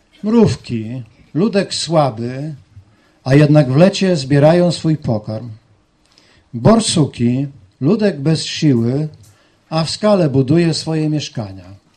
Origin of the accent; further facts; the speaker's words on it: Gdańsk, Pomeranian Voivodeship, Poland; Jesteśmy dumni z Biblii Gdańskiej, prawda? My gdańszczanie zwłaszcza.